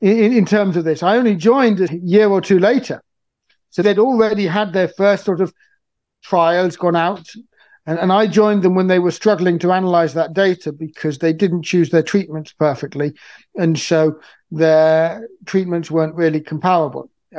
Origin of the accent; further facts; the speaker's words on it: Niger; I'll start in Niger, because I love Niger. I grew up in Niger.